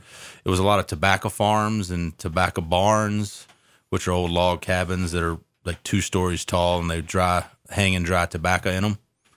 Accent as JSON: {"language": "English", "region": "Virginia", "country": "United States", "said": "I'm kind of in the Piedmont, right up against the mountains, in a county called Bedford County. And right around Smith Mountain Lake."}